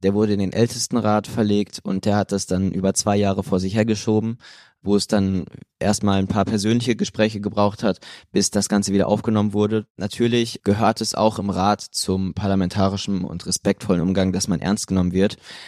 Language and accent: German; Münster, North Rhine-Westphalia, Germany; Ich komme auch aus Münster